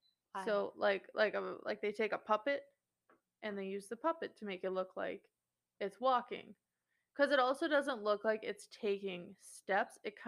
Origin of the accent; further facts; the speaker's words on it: Midwest, United States; For those of you listening, we're from the Midwest, and we don't get out much.